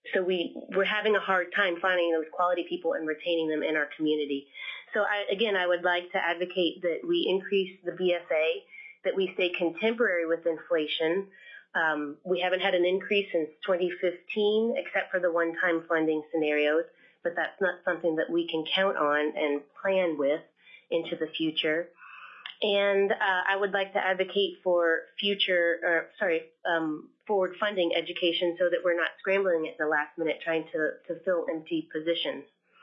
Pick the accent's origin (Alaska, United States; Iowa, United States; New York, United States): Alaska, United States; Seward; I'm from Seward.